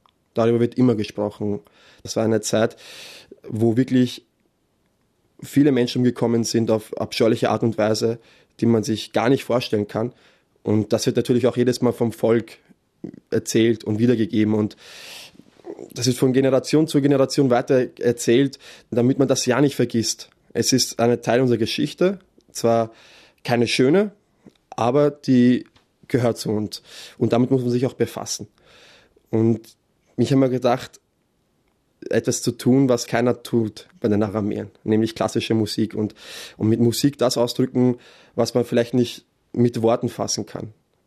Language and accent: German; Vienna, Austria; Ich bin Österreicher, ich bin in Wien geboren, aber ich habe aramäische Wurzeln.